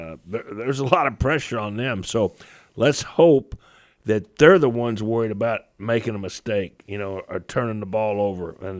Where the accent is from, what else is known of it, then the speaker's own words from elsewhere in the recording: Kentucky, United States; Yeah, you know, I am from Kentucky, Bill, and I've got some friends there